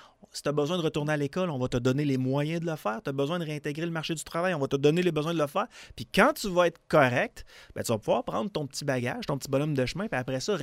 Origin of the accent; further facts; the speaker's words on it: Quebec City, Quebec, Canada; Moi, j'étais sur la rue du Roi, la rue de la Reine. Là. C'est là où j'ai grandi. Puis après ça, on a voyagé un peu partout.